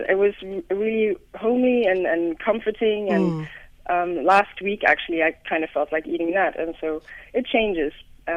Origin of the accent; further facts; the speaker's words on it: Ghana; Being Ghanaian has taught me to enjoy.